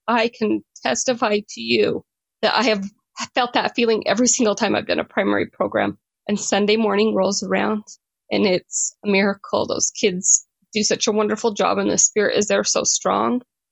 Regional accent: West Valley City, Utah, United States; I'm from West Valley City, Utah.

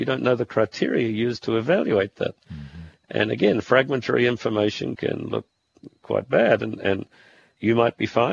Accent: Australia; one of Snowden's revelations caught me as an Australian

